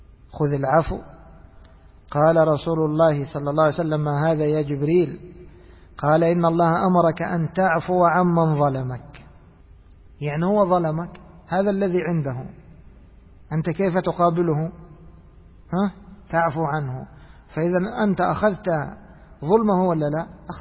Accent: Egypt; ولذلك لازلنا نسمع الناس في المثل ماذا يقولون عندنا في مصر

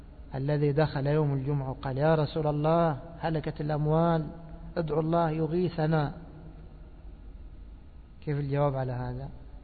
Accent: Egypt; كانت عادة كثير من الخطباء عندنا في مصر

